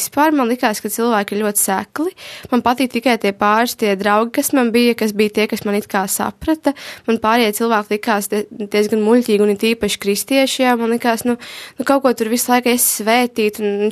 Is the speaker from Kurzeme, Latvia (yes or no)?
yes; Aizpute, Kurzeme, Latvia; now in Riga, Latvia; Es esmu vispār no Aizputes, no tās mazās pilsētiņas Kurzemē, bet tagad jau kāds dažus pāris mēnešus dzīvoju Rīgā un mācos Rīgas dizaina un mākslas vidusskolā.